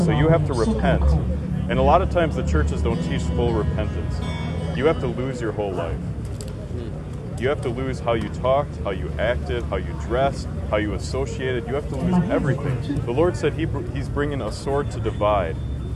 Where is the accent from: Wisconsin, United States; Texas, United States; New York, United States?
Wisconsin, United States; I went to Lutheran high school, Lutheran grade school. I'm originally from Wisconsin.